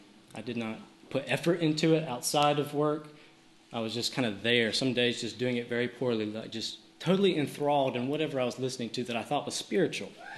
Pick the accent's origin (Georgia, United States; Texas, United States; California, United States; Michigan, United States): Georgia, United States; accent: South Georgia; he quickly realized by my accent that I was from South Georgia.